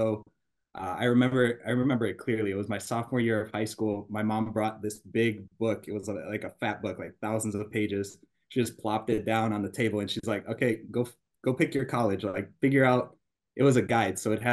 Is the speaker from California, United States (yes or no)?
no; Cleveland, Ohio, United States; So it's hard not to be a basketball fan growing up in Cleveland during that time.